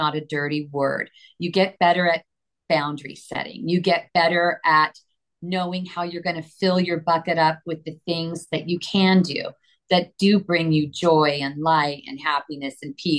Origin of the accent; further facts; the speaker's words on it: California, United States; I was living in the San Francisco Bay Area. I'm from California